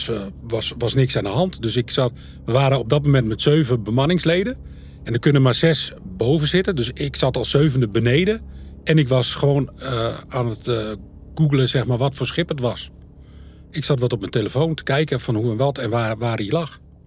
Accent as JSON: {"language": "Dutch", "town": "Schiermonnikoog", "region": "Friesland", "country": "Netherlands", "tie": "born or raised there", "said": "geboren en getogen op Schiermonnikoog, getrouwd. 2 kinderen, werkzaam op Schiermonnikoog als buschauffeur."}